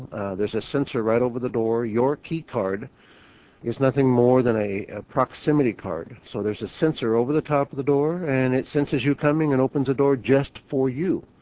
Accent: Scotland, United Kingdom; Being a Scotsman and a good capitalist, I'm looking at this and saying...

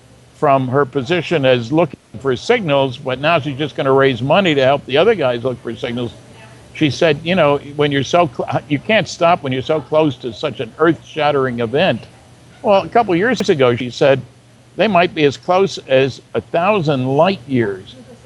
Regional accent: Fredericton, New Brunswick, Canada; I'm speaking in my hometown, Fredericton, New Brunswick, on the 24th of October

